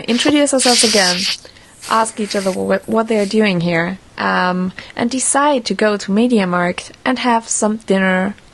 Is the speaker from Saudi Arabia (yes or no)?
no; Finland; English is a second language; I come from Finland, but whatever.